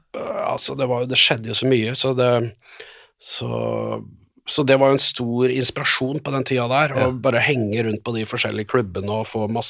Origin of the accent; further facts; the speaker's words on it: Fredrikstad, Østfold, Norway; also born or lived in Bergen; Men jeg flyttet altså fra Fredrikstad til Bergen først.